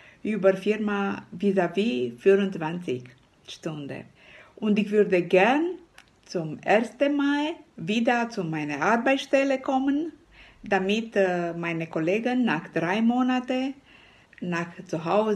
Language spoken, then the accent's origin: German; Sibiu, Sibiu County, Romania; German is a second language; Ich komme aus Hermannstadt in Rumänien. Ich arbeite seit 6 Jahren als Pflegerin in Deutschland.